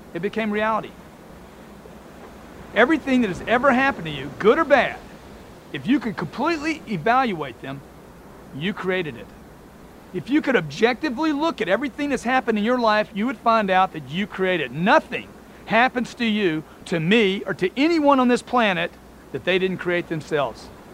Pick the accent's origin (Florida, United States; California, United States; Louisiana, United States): Louisiana, United States; I grew up in Louisiana. I had pine trees in my yard.